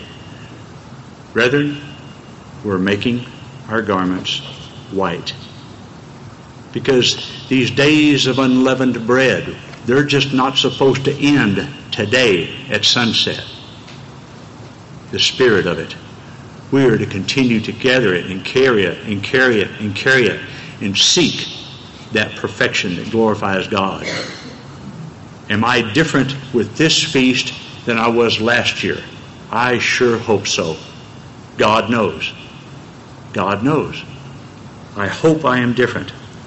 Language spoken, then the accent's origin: English; Texas, United States; The majority of y'all in here know I was born and raised in Texas. Boy, that's a hard thing to overcome.